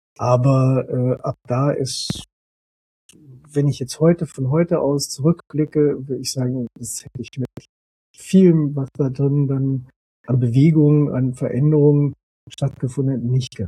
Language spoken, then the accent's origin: German; Saarbrücken, Saarland, Germany; Nee, ich bin geboren und aufgewachsen in Saarbrücken, im Saarland.